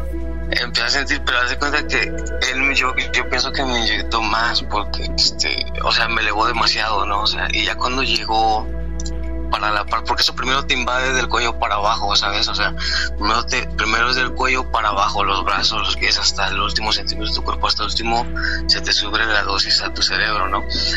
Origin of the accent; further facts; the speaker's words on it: Mexico; now in United States; yo en México, antes de venir para acá